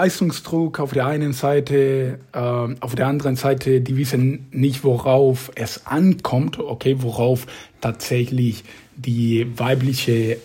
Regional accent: Mexico; German is a second language; now in Germany; Also ich bin in Mexiko aufgewachsen und da gibt es Katholizismus.

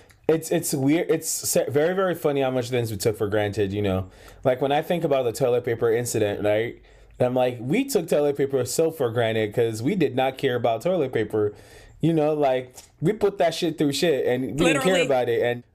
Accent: Nigeria; You know, I am black, but I am Nigerian.

